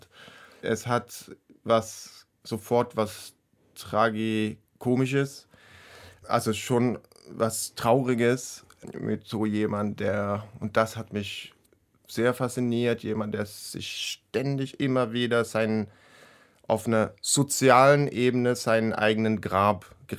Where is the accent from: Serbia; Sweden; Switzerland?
Sweden; das ist länger her in Schweden, ich komme auch aus Schweden, 15 Jahre her